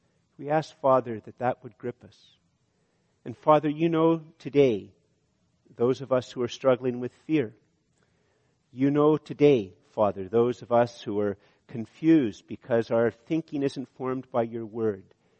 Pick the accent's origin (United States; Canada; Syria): Canada; We're too well brought up and we're too Canadian to act on it